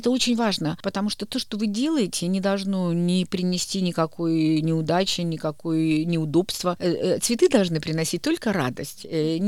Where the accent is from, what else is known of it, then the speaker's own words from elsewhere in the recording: Saint Petersburg, Russia; now in Tallinn, Estonia; я помню, когда я приехала в Таллин, я, конечно, очень хотела учиться этому. Я из Ленинграда. Тогда еще из Ленинграда.